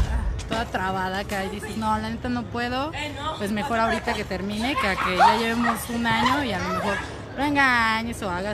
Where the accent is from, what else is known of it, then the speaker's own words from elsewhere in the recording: Mexico City, Mexico; yo soy del DF